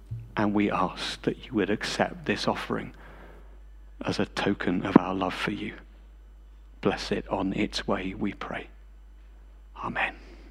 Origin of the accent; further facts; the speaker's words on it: United Kingdom; if you combine being Christian with being British, well, then we never stop apologising.